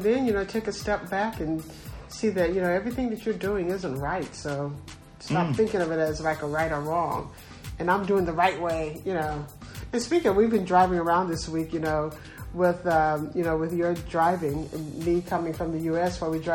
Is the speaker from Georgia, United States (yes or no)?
yes; Georgia, United States; all the things that I learned growing up in South Georgia.